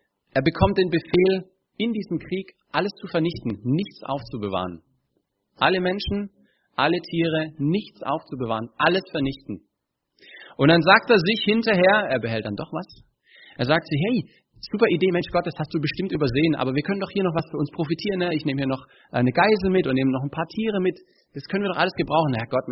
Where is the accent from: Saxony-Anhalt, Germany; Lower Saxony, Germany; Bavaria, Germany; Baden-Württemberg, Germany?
Baden-Württemberg, Germany; Stuttgart; Also ich komme nicht aus Brasilien, Kakao, ich komme aus Stuttgart.